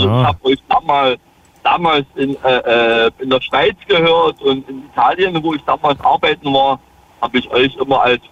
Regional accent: Kamenz, Saxony, Germany; bin ich dann halt eben in meine alte Heimat nach Kamenz gefahren wieder.

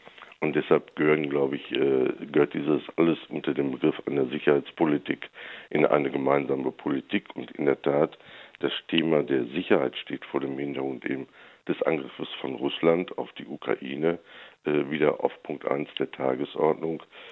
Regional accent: North Rhine-Westphalia, Germany; ich komme aus Südwestfalen

